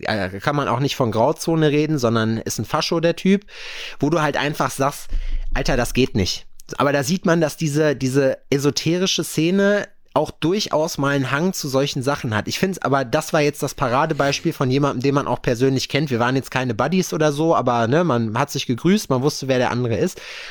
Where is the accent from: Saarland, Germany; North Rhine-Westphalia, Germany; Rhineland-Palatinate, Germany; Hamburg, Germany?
North Rhine-Westphalia, Germany; Lüdenscheid; Und in Lüdenscheid da hinten, die Ecke, wo ich herkomme so.